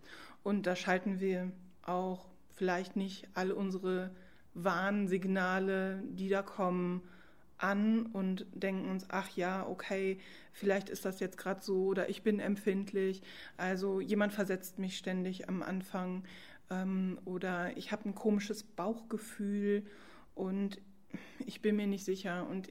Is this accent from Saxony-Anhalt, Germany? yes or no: no; Raesfeld, North Rhine-Westphalia, Germany; Ich komme aus Rasfeld. Ich bin dort als Therapeutin tätig in eigener Praxis.